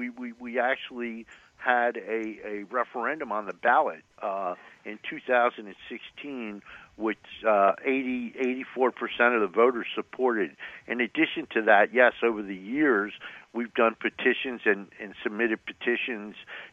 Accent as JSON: {"language": "English", "region": "New Jersey", "country": "United States", "tie": "born or raised there", "said": "again from New Jersey, yay, my home state"}